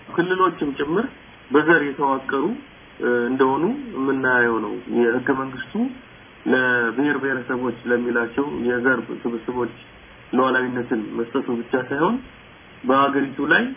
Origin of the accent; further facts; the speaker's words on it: Addis Ababa, Ethiopia; born there; ያ የተወለድኩት በአዲስ አበባ ከተማ ነው መርካቶ።